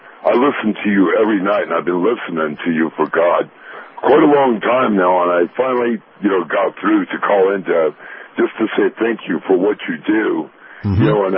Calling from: Englewood, Colorado, United States; I'm calling from Inglewood, Colorado.

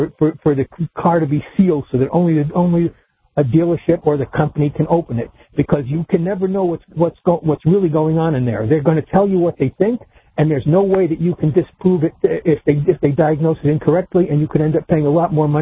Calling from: Charleston, South Carolina, United States; also born or lived in Germany; Charleston, South Carolina. I live on James Island.

